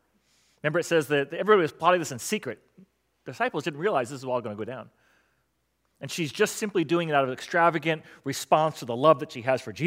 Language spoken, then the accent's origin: English; Florida, United States; When many years ago I felt called to plant a church in my hometown, I went back to South Florida, which is where I grew up